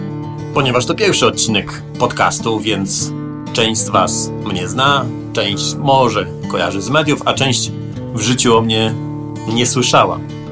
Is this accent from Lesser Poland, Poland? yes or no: no; Poznań, Greater Poland Voivodeship, Poland; No po poznańsku, bo ja jestem z Poznania, to jest rozsadzanie buraków.